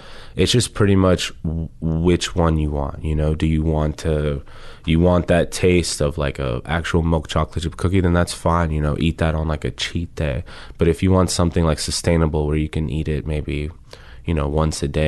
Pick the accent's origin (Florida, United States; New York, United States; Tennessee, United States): New York, United States; I'm from New York, so we will see.